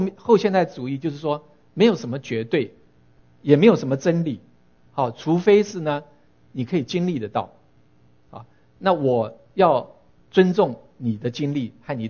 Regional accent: China; 就好像说我们中国人有句古话哈，说人不为己， 天诛地灭

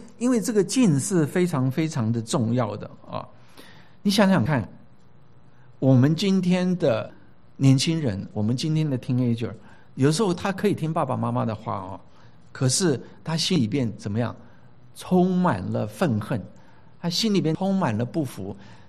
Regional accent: China

